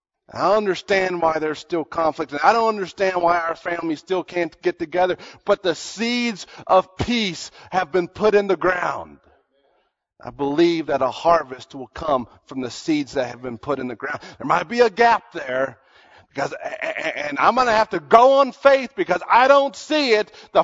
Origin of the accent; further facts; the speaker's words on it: United States; See, I'm American, which means I'm pretty individualistic. I was raised in this culture to be individualistic.